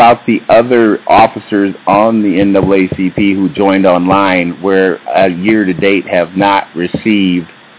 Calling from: Minneapolis, Minnesota, United States; I'm calling you from Minneapolis, Minnesota.

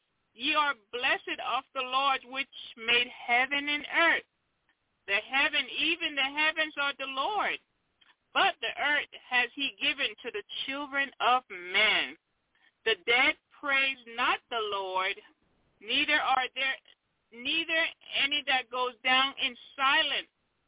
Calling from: Tennessee, United States; I'm calling from Tennessee.

